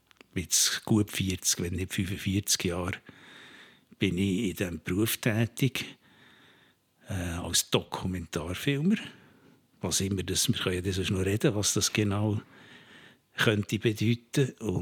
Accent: Bern, Switzerland; ich bin in Bern aufgewachsen. Ich bin ein Berner ursprünglich. Ein breiter Wankdorf-Bub. Und bin dort auch in die Schule.

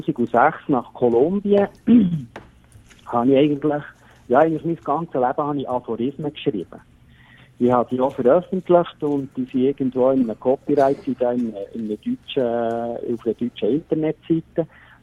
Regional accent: Worb, Bern, Switzerland; ich bin ja im Gebiet Worg bin ich aufgewachsen.

